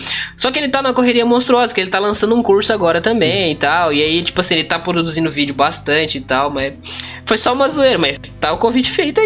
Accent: Paraná, Brazil; Eu nunca vi ele pessoalmente, porque eu sou aqui do Paraná, vocês aí de Minas.

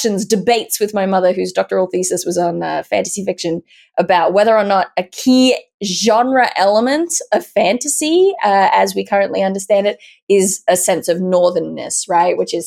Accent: Nowra, New South Wales, Australia; I grew up in Nowra, which has a high Indigenous population

